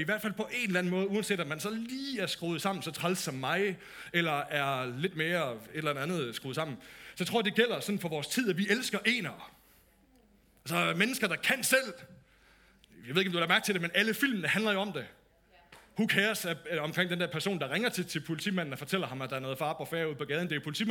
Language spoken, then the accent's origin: Danish; North Denmark Region, Denmark; De der store stregspillere, de spillede på Mors, hvor jeg voksede op.